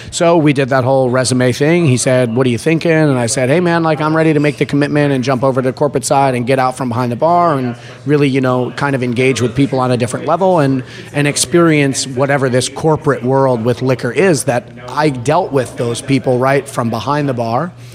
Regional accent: New Jersey, United States; Yeah, I'm originally from Jersey.

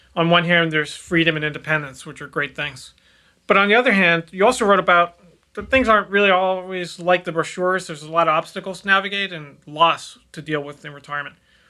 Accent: Boston, Massachusetts, United States; mainly because I'm from Boston and he's from New York, so it's built in.

